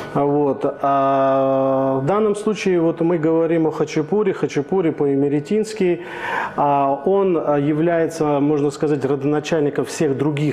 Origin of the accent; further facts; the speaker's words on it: Georgia; мы, грузины, считаем, что это мы придумали